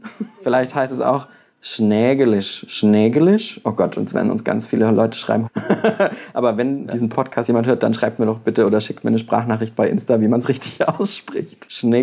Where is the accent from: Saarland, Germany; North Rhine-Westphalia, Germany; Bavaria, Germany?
Bavaria, Germany; ich komme ja aus dem Kaff aus Bayern.